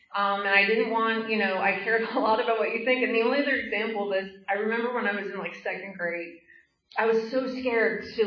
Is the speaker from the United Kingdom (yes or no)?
no; Philadelphia, Pennsylvania, United States; But I grew up in Philadelphia. We moved there when I was 3 and a half.